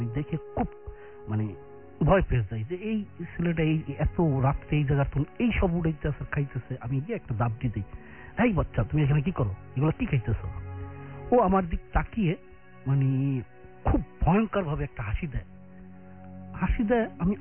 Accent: Madaripur, Dhaka Division, Bangladesh; মাদারীপুর থেকে এসেছি।

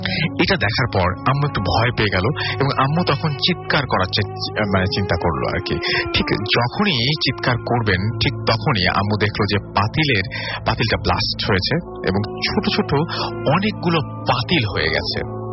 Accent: Dumuria, Khulna Division, Bangladesh; আমার গ্রামের খুলনা ডুমুরিয়া থানার শেরপুর শরৎপুর গ্রাম

